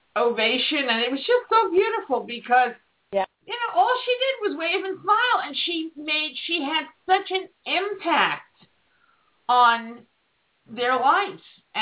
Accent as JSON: {"language": "English", "town": "New York City", "region": "New York", "country": "United States", "said": "And I'm like, I'm from New York City. Don't like talk to me."}